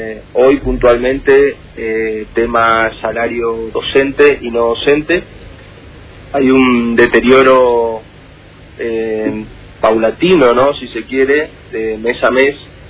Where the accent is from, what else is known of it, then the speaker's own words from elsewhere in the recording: Argentina; el beneficio que hemos tenido nosotros, ¿no?, como ciudadanos argentinos